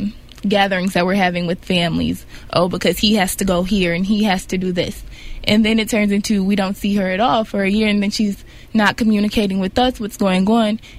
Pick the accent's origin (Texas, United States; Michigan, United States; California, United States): Michigan, United States; Detroit; I'm from Detroit, Michigan.